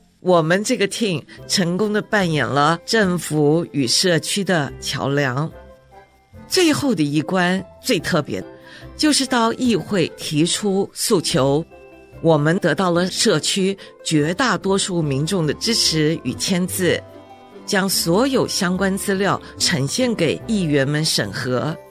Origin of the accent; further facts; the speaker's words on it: Taiwan; now in United States; 90年代我从台湾移民到了美国，在这里可以看到许多文化习俗存在着很多的差异性